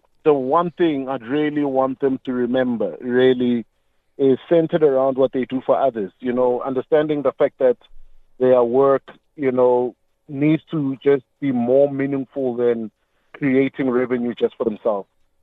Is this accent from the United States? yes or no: no; South Africa; And also, I think the very ethos of being South African and African is embedded in us to operate in Ubuntu.